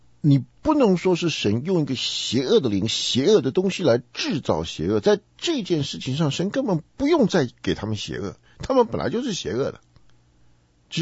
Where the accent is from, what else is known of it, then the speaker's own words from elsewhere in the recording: China; 就是说我们中国人啊，特别缺乏这方面的训练